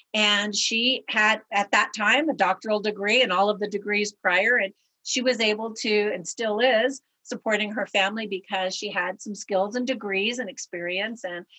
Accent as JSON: {"language": "English", "region": "California", "country": "United States", "tie": "born or raised there", "lives_now": "Las Vegas, United States", "said": "But we've now been here actually for almost 10 years in Las Vegas. But I loved growing up in California."}